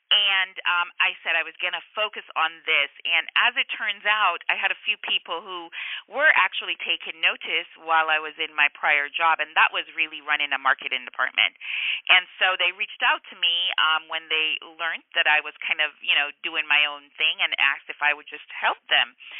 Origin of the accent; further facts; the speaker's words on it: Jamaica; I was born and raised in Jamaica